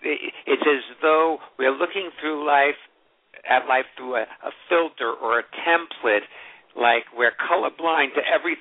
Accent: New York, United States; born there; I was born in New York.

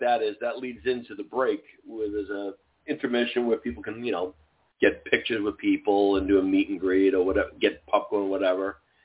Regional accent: Northeast, United States; And thankfully, I come from the Northeast where we have a lot of local legends who train a lot of people

